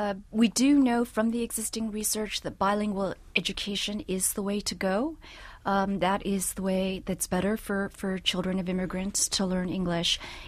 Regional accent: New York City, New York, United States; my parents were immigrants from southern China, the Guangzhou area, and I was born in Manhattan's Chinatown. I'm a native New Yorker.

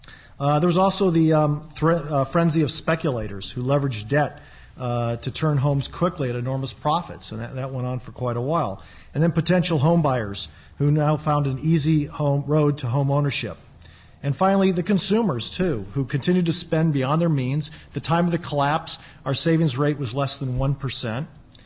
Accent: California, United States; Kind of reminds me of growing up in Silicon Valley, the dot-com bust.

